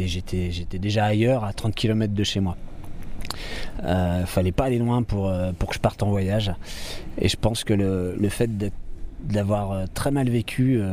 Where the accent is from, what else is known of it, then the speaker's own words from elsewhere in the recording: Hauts-de-France, France; Le fait d'être natif du Nord, d'avoir passé mon enfance dans l'Artois, sur l'ancienne ligne de front de 14-18, donc quelque chose qui est complètement dévasté, monoculture, il n'y a pas d'arbres, il n'y a pas de cours d'eau, pas pollué, il n'y a pas de vie, quoi, il n'y a pas de biodiversité.